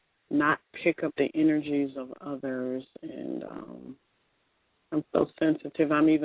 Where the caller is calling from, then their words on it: Memphis, Tennessee, United States; I'm calling from Memphis.